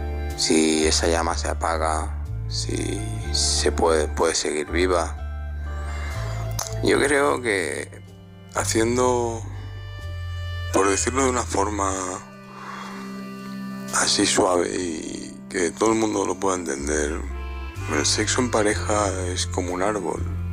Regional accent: Alicante, Valencian Community, Spain; de Alicante.

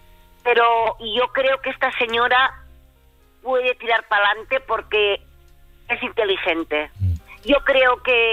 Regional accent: Barcelona, Catalonia, Spain; Yo soy de Barcelona, si yo fuera de Madrid

